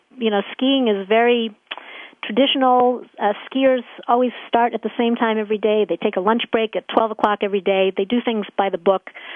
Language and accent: English; Massachusetts, United States; now in New York, United States; I'm calling you from New York. I grew up in Massachusetts, but my mom is from Cincinnati.